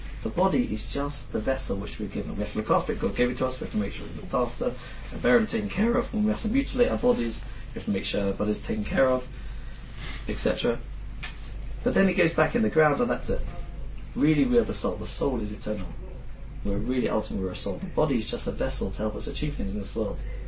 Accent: Scotland, United Kingdom; now in London, United Kingdom; I'm Scottish, yeah.

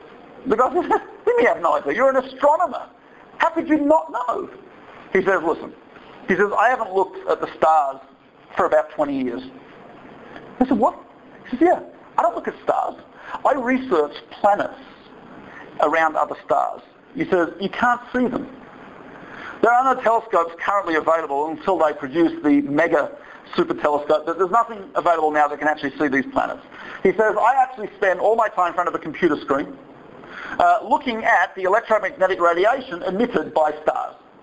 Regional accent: Australia; I'm from Australia, as you may hear from the accent, which is, I believe, also south of the Mason-Dixon line

